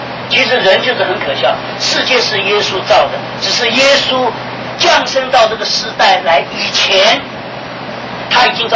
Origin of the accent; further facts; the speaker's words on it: China; 我是从中国来的